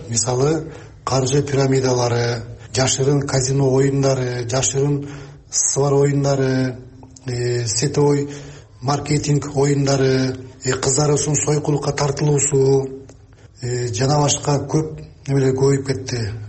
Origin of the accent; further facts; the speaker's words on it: Tash-Aragai, Talas Region, Kyrgyzstan; ушу Талас областы, Талас району, Ташарагайдан болом.